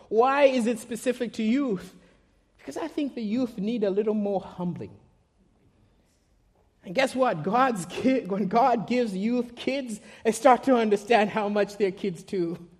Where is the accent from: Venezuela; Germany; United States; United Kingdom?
United Kingdom; I'm from the British side of the English.